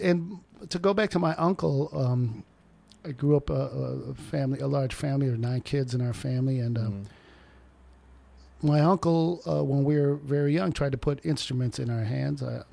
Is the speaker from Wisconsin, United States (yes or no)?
yes; Racine, Wisconsin, United States; I was, born and raised in Racine, Wisconsin, over there in the southeast side, right in between Milwaukee and Chicago.